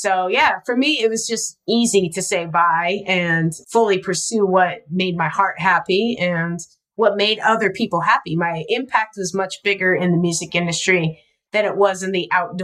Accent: Salt Lake City, Utah, United States; I'm born and raised in Salt Lake City. So I knew the same kids growing up.

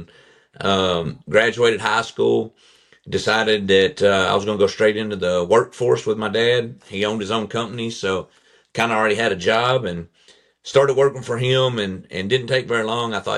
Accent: Utica, Kentucky, United States; I'm from Owensboro, Kentucky. I was born and raised in the country on my grandfather's farm

